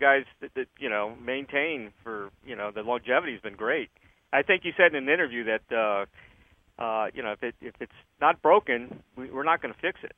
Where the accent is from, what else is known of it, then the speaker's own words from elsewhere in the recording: Maryland, United States; Yeah, because I'm originally from Maryland